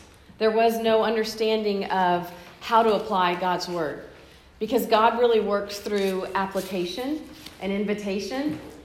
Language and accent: English; Texas, United States; You know, I grew up in South Texas in a family of community leaders.